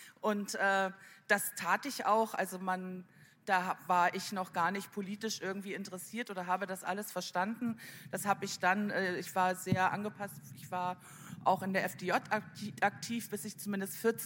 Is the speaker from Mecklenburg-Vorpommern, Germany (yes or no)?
yes; Mecklenburg-Vorpommern, Germany; born there; Ich bin, wie schon gesagt wurde, die SED-Opferbeauftragte des Deutschen Bundestages. Ich bin 1962 auf der Insel Rügen geboren.